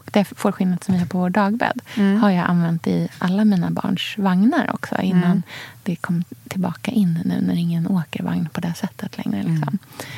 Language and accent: Swedish; Norrköping, Östergötland, Sweden; när jag var barn och bodde i Norrköping